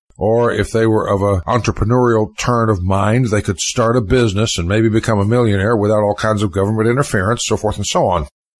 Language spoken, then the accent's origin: English; Southern US, United States; I know because growing up in the South in the 1950s and 60s, I kind of caught the tail end of that.